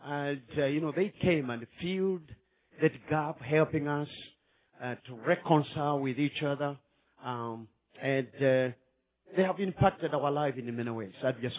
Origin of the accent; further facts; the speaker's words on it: Kenya; By now, you know, we come from Kenya. Nakuru is our city, about 1 million people. That's where we have been residing for the last 34 years when we have been ministering.